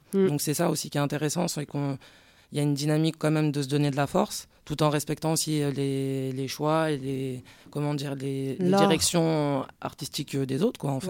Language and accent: French; Grenoble, Auvergne-Rhône-Alpes, France; born there; Moi, je suis née à Grenoble